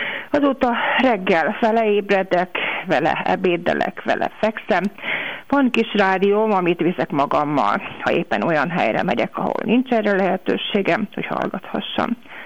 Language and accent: Hungarian; Celdömölk, Vas, Hungary; amikor éppen Celdömölkről, a szülővárosomból szól